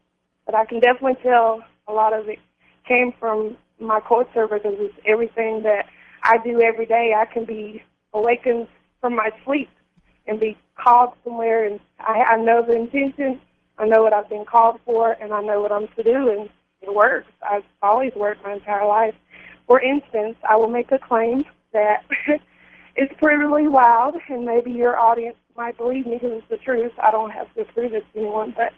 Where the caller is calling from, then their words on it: North Carolina, United States; I'm calling from North Carolina.